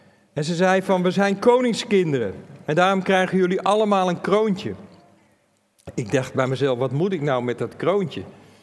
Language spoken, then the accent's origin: Dutch; Netherlands; Wij zijn als Nederlanders niet zo van het moeten